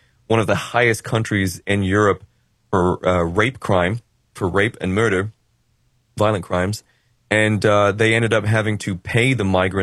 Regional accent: United Kingdom; which is another reason why I believe that these people are not as British as I am

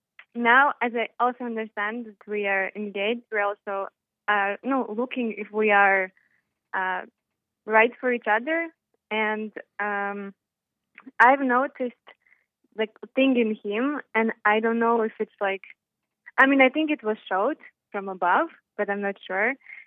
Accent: Estonia; I am from Estonia, by the way.

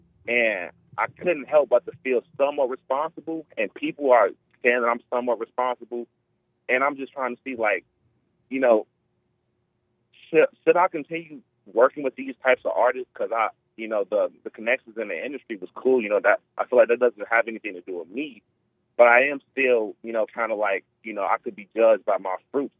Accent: Chicago, Illinois, United States; Because, you know, I'm from Chicago, and the Chicago street politics is kind of, it's really what led to that happening.

